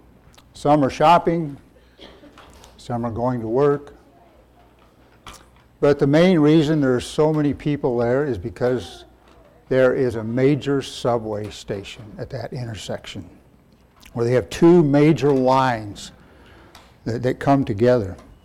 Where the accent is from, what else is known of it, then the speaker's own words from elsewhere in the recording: Grand Junction, Colorado, United States; now in Phoenix, United States; I grew up in Grand Junction, Colorado, as most of you know, maybe some out there don't know, and I moved to Phoenix in 1972.